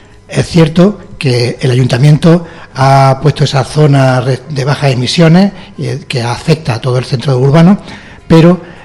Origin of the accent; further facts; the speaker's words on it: Linares, Andalusia, Spain; la última vez que estuve en mi pueblo, en Linares